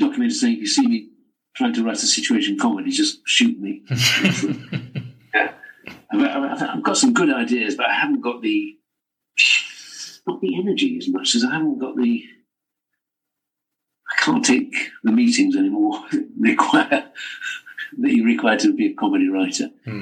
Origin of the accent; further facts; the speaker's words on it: Bradford, Yorkshire and the Humber, United Kingdom; I didn't like school, but I love growing up in Bradford.